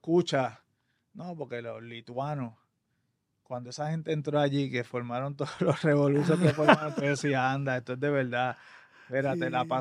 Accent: Puerto Rico; nosotros como puertorriqueños

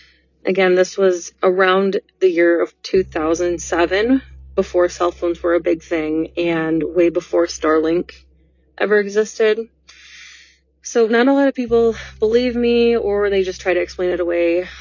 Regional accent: Oshkosh, Wisconsin, United States; The story takes place in Oshkosh, Wisconsin, which is my hometown.

